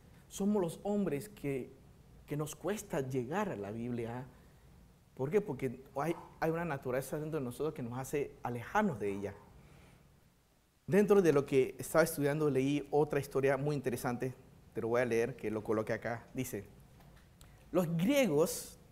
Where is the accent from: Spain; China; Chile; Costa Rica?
China; en la cultura china, la que yo conozco, porque yo soy chino, se nota, ¿no?